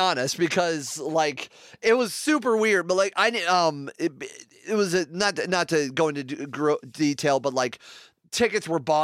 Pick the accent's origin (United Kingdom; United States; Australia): United States; Ohio; Neo Pro Wrestling, which is around where my hometown is, about 3 hours southeast of me. In Ohio